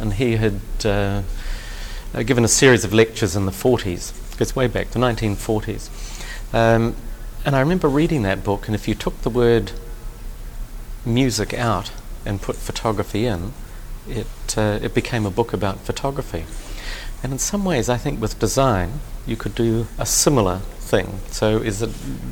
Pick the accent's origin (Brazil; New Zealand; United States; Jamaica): New Zealand; Auckland; when I was growing up in Panmure and Auckland